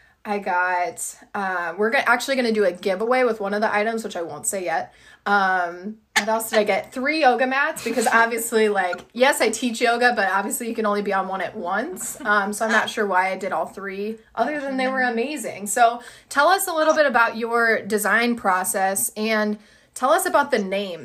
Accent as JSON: {"language": "English", "region": "Iowa", "country": "United States", "said": "We're from Iowa."}